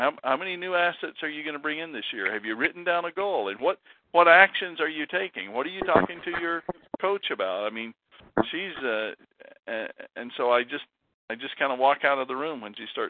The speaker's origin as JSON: {"language": "English", "region": "North Carolina", "country": "United States", "tie": "born or raised there", "said": "Oh, Rob, I grew up in North Carolina."}